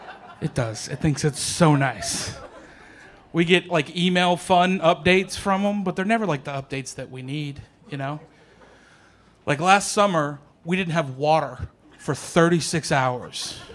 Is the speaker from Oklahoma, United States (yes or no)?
yes; Oklahoma, United States; also born or lived in New York City; now in Nashville, United States; Because, like I said, I grew up in Oklahoma. I've lived near the Bronx in New York City. And I've lived a lot of different places.